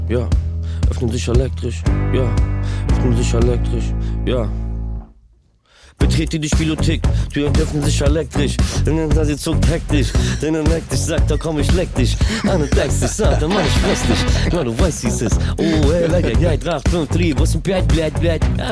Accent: Kyiv, Ukraine; Die Tattoo-Stecher sind auch aus Kiew, aus der Ukraine, aus meiner Heimat.

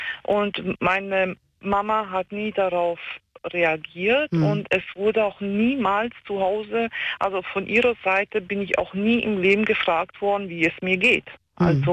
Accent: Switzerland; Genau. Da bin ich aufgewachsen.

